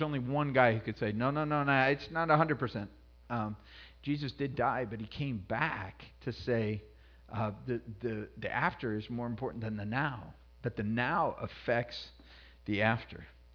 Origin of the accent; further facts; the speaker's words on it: Colorado, United States; I grew up in Colorado, and one of the things in Colorado is you have hills, you know.